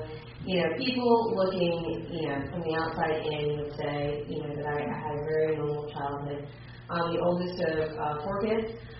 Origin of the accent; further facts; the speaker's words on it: New Jersey, United States; Growing up in New Jersey does not look like a change in becoming an alcoholic, no matter how much that show wants to portray us to be.